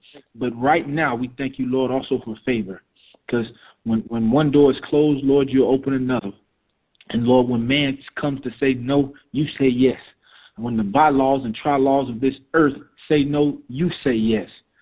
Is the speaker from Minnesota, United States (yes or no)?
no; Fort Lauderdale, Florida, United States; I'm born and raised in Fort Lauderdale Beach, Florida, by way of Pompano Beach, which is, you know, in the same county, actually.